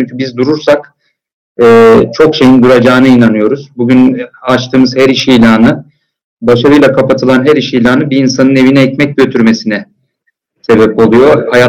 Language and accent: Turkish; Bursa, Turkey; born there; 77 Bursa doğumluyum. Ankara Gazi Anadolu Lisesi'nde yatılı okudum.